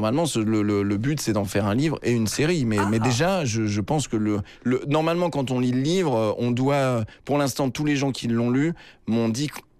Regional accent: Paris, Île-de-France, France; moi, je suis parisien d'origine, mais ça fait des années, en fait, que je me partage entre Paris, donc que je connais parfaitement, vu les milieux dans lesquels j'évolue, et un tout petit village qui se trouve pas dans les Causses, mais tout de même dans une vraie campagne.

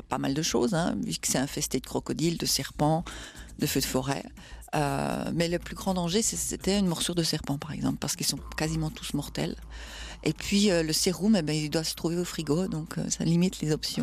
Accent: Jura, Switzerland; moi je viens du nord de la Suisse, dans le Jura, et d'un petit village.

